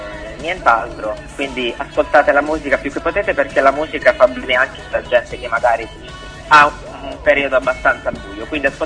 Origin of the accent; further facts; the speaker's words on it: Taranto, Apulia, Italy; qui in Puglia, perché siamo pugliesi, ad alcune manifestazioni che si svolgeranno nella città di Taranto, perché noi siamo anche di Taranto.